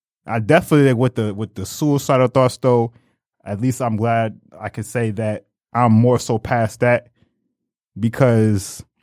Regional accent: Detroit, Michigan, United States; I'm from Detroit myself, so I've been used to the big city life

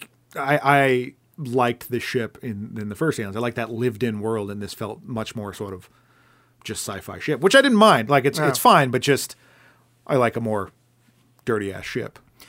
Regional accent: Scotland, United Kingdom; I am from Scotland.

